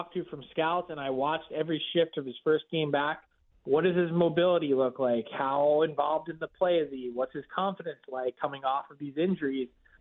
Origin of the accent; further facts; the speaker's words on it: Philadelphia, Pennsylvania, United States; I mean, I'm from Philly, so I know what the reaction would be like in my town.